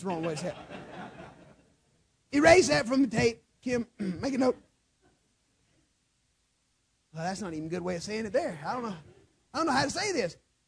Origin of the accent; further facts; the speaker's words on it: Alabama, United States; Every now and then it shows that I'm from Alabama. Just every now and then. Just every now and then I let it slip.